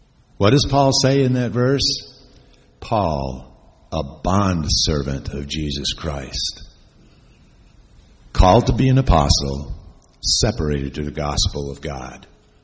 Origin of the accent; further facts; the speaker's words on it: Battle Creek, Michigan, United States; also born or lived in Washington State; I grew up in Michigan, Battle Creek, city in Michigan, went to Battle Creek Bible Church. And then from there, I ended up eventually in the ministry in out west. I was in Washington State.